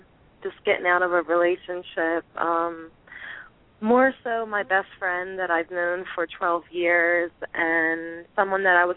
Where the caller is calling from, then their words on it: Marcus Hook, Pennsylvania, United States; I'm calling from Marcus Hook, Pennsylvania.